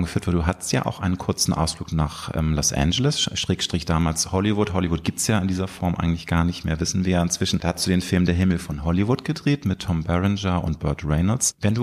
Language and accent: German; Hamburg, Germany; in meiner Heimatstadt Hamburg